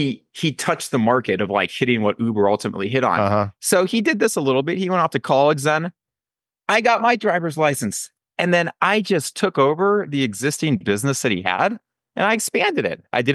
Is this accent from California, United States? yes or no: yes; Belmont, California, United States; also born or lived in Burlingame; Yeah, I was born at Stanford Hospital. I grew up in Belmont, then I moved to Burlingame.